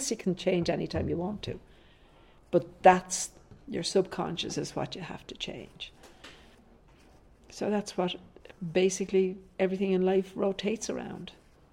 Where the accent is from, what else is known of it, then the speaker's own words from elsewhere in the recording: Ireland; moved away; "No," I said, "I'm Columbia County. I'm Irish."